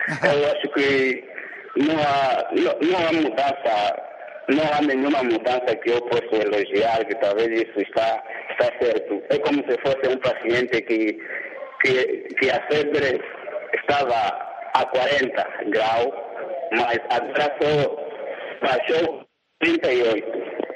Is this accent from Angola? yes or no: yes; Luanda, Angola; eu amo a minha pátria Angola, a minha terra Angola.